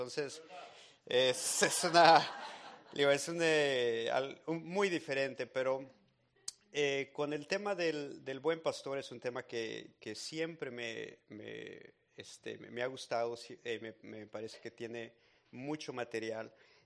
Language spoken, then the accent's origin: Spanish; Monterrey, Nuevo León, Mexico; yo vivo en Monterrey, yo crecí en Monterrey toda mi vida, que es una ciudad en el norte de México. Y pues es una ciudad como cualquier otra en Latinoamérica, tenemos metro, tenemos tráfico, delincuencia, todo.